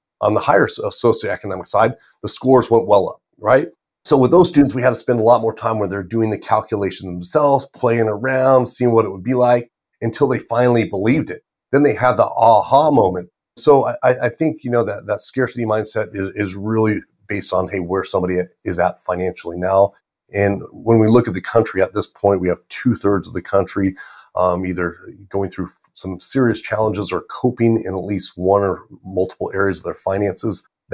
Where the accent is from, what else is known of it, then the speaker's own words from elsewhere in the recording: California, United States; Now, I grew up in Orange County, California.